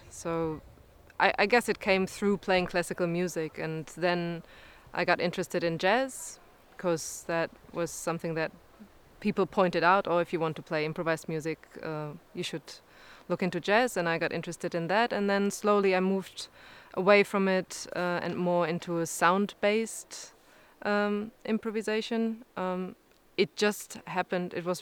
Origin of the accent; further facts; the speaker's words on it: Germany; I'm a pianist, and I'm from Germany.